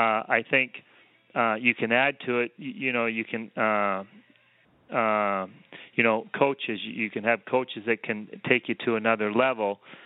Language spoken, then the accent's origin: English; Canada; I started skating when I was 3 years old, and being Canadian, I think people think that most Canadians are born with skates on